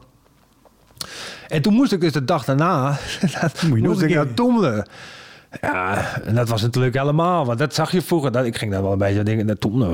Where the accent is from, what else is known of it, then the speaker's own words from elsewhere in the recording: Netherlands; Dat ging dan dat ik dan als Nederlander in België kwam.